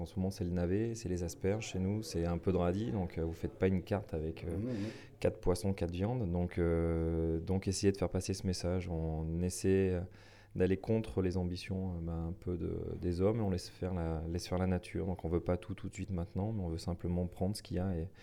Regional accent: Auvergne-Rhône-Alpes, France; puisque chez nous en Auvergne, par exemple, on est dans le printemps, le petit pois, il n'y en a pas.

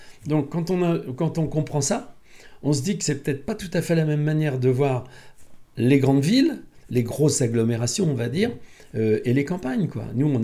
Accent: Montmirail, Grand Est, France; Quand j'étais jeune, j'étais à Montmirail dans la Marne, donc j'étais dehors tout le temps, moi.

